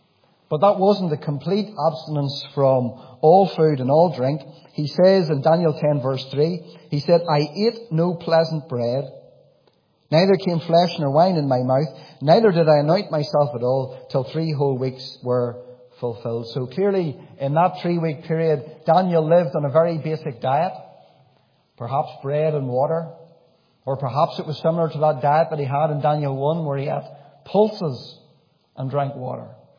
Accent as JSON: {"language": "English", "town": "Warrenpoint", "region": "Northern Ireland", "country": "United Kingdom", "tie": "born or raised there", "said": "I was brought up in Warren Point Baptist Church"}